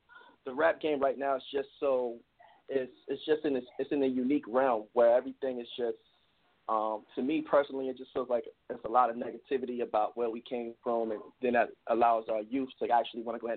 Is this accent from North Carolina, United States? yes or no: no; New York, United States; also born or lived in West Coast; now in Atlanta, United States; I was originally born in born and raised in New York. I spent a lot of time on the West Coast, though. A lot of time out there. I spent most of my high school years was out there